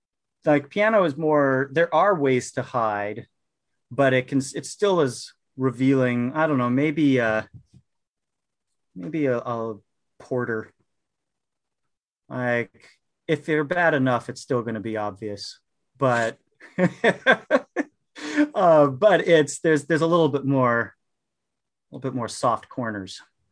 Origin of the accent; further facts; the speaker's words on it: Minnesota, United States; So I grew up in Minnesota and was one of these weird kids that just pretty much from the beginning knew that I wanted to be a pianist.